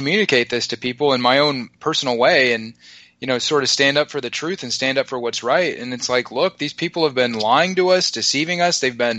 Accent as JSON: {"language": "English", "country": "United States", "tie": "born or raised there", "said": "in my case, I mean, I'm born and raised in America, and I care about this country."}